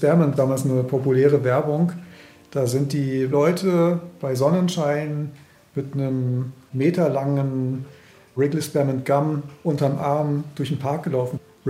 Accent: Germany; Also ich bin ja in der DDR aufgewachsen eben.

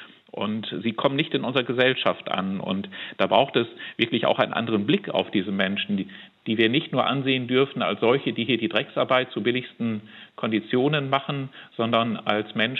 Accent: Lower Saxony, Germany; Ich komme aus einer Region, aus Südoldenburg, wo der Boden, die Luft, das Wasser stark belastet sind durch diese intensive Tierhaltung und Fleischproduktion.

